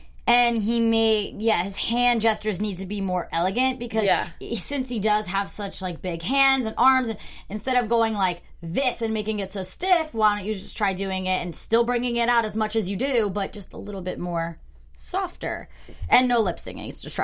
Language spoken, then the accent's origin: English; New Jersey, United States; I'm from Jersey, so, like, I still kind of like that.